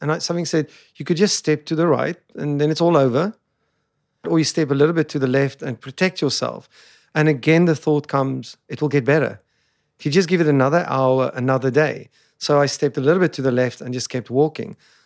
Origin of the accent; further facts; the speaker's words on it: South Africa; I come from South Africa.